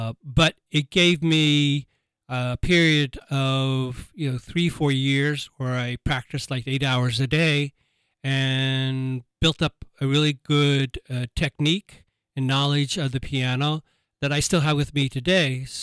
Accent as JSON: {"language": "English", "town": "Atlanta", "region": "Georgia", "country": "United States", "tie": "born or raised there", "said": "I was raised in Atlanta, Georgia. And sort of back then, it was not on the music scene much at all."}